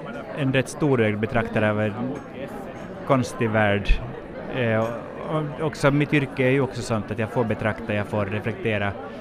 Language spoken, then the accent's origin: Swedish; Finland; vi som finlandssvenskar